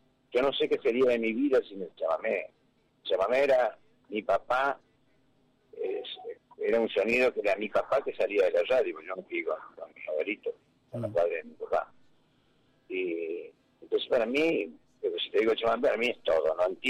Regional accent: Curuzú Cuatiá, Corrientes, Argentina; now in Rosario, Argentina; Yo nací en Curuzupatía y estuve hasta el año 66 en Curuzupatía, 67. Yo vine a Rosario

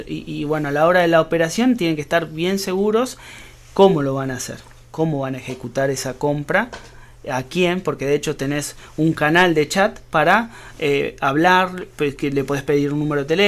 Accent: Argentina; la moneda que bueno que nos respalda como argentinos es el USDT

